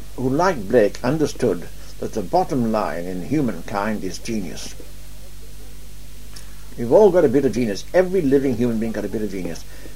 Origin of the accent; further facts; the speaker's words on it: North East England, United Kingdom; I mean, I come from the North, you see, and there are no medieval villages in the North.